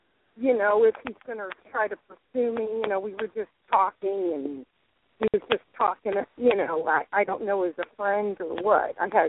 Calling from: Florida, United States; Oh, Florida.

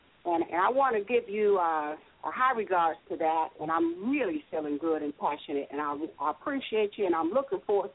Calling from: Texas, United States; I'm calling from Texas.

